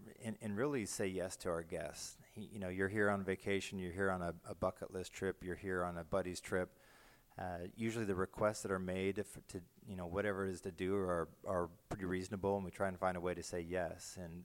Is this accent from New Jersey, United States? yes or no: no; Boise, Idaho, United States; I'm originally from Boise, Idaho.